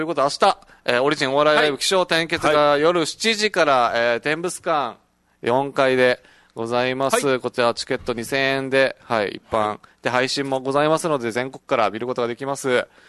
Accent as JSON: {"language": "Japanese", "town": "Iheya", "region": "Okinawa", "country": "Japan", "said": "自分、伊平屋出身なんですよ。"}